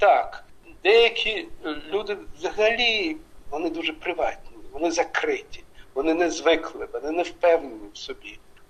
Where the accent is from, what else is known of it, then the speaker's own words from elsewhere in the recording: Chernivtsi, Chernivtsi Oblast, Ukraine; Україна, Чернівці моя мала батьківщина